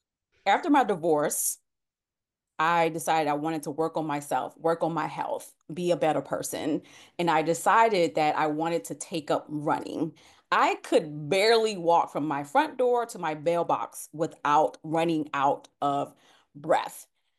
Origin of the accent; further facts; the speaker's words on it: Savannah, Georgia, United States; Obviously, I started here in my hometown, which I always jokingly say Savannah is a country city. It's very country, very small town mindset.